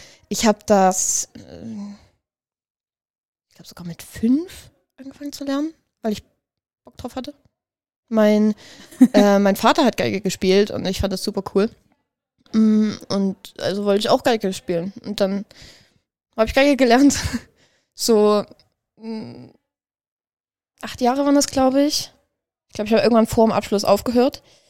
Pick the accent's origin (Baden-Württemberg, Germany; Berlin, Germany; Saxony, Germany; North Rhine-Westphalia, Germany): Saxony, Germany; Dresden; Ich komme ursprünglich aus Dresden. Oder aus der Nähe von Dresden. Eigentlich bin ich vom Dorf aufgewachsen.